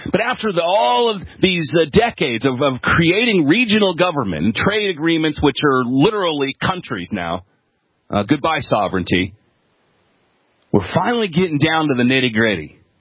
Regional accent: Atlanta, Georgia, United States; this time in my hometown of Atlanta, Georgia.

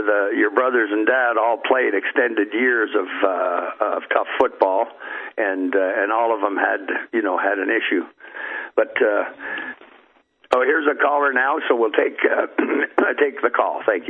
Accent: Port Colborne, Ontario, Canada; He lives in Port Colborne here in my hometown.

